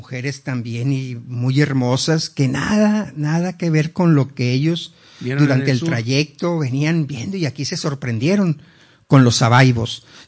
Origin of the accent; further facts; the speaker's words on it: Mexico; lo que somos los mexicanos